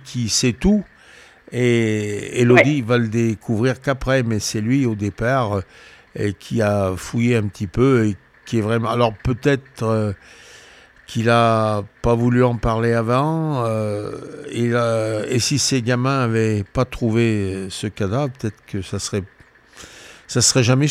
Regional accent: Loire, France; born there; moi je suis né dans la Loire, à Luriec.

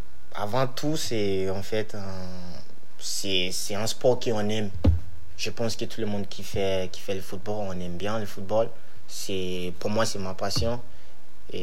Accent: Benin City, Edo, Nigeria; now in France; En fait, j'ai commencé le foot au Nigeria. Et j'ai resté un peu dans mon city, Benin City. Et j'ai commencé petite. Et après, je suis venu en Europe.

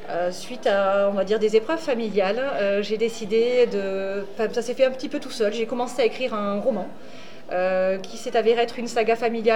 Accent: Toulouse, Occitanie, France; now in Tarn, France; Alors non, moi je suis de Toulousaine initialement et j'habite actuellement dans le Tarn.

